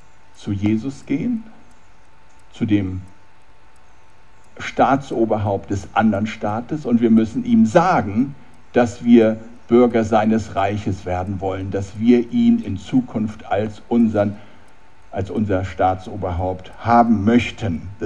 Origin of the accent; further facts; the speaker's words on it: Schleswig-Holstein, Germany; moved away; also born or lived in Lower Saxony; ich komme ja aus dem Norden in Schleswig-Holstein und in Nordniedersachsen, Lüneburger Heide und so.